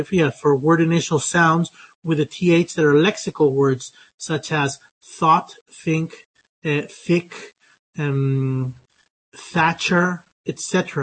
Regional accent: West Coast, United States; now in Spain; I speak American English because I'm American, but I'm from the West Coast and I've lived in Spain for a very long time. So my English has lost some of its initial traits.

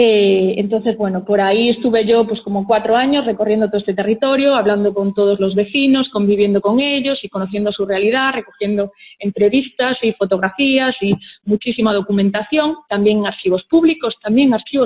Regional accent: Murias de Rao, Galicia, Spain; soy nacida aquí en El Bierzo, en Bárcena de la Abadía, donde viví de pequeñita, pero después me trasladé a vivir a Murias de Rau, que es un pueblo a escasos 8 kilómetros de Valouta, y bueno, ahí es de donde yo soy, donde me crié y paso todavía la mitad de mi tiempo.

